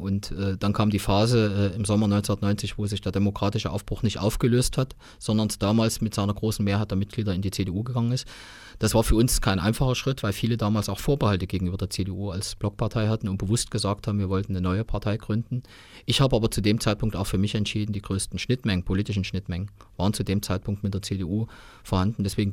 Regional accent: Erfurt, Thuringia, Germany; ich fühle mich in Erfurt wohl. Ich habe mein ganzes Leben bis auf 1 Jahr einen Ausflug in Bonn ansonsten immer in Erfurt verbracht. Ich fühle mich in Erfurt wohl, ist meine Heimat.

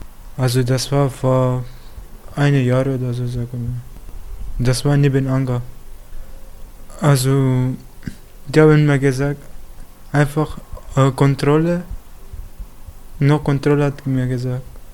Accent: North Macedonia; German is a second language; ich bin 18, ich komme aus Mazedonien.

